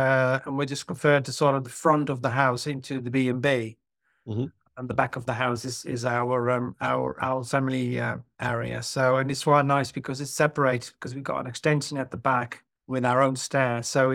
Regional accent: Netherlands; English is a second language; moved away as an adult; now in United Kingdom; I'm originally from Holland, or as now called the Netherlands, apparently. Came over in 1994, so there we go. Another celebration. I've been in the country for 30 years.

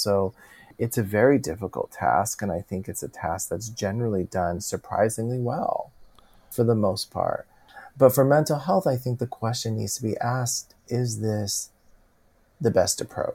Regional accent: California, United States; And I'm from California. And so as much as the rest of the country experiences that, us in California, it is en vogue for sure to have a therapist or two that you have seen.

